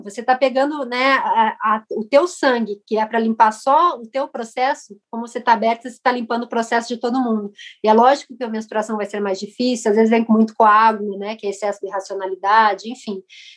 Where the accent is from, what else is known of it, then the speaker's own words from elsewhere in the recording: Paraná, Brazil; Eu sou aqui do Paraná